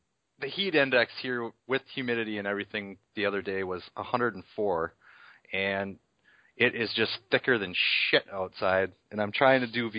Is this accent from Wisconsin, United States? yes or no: yes; Wisconsin, United States; Dude, I'm from Wisconsin. I'm built for cold weather.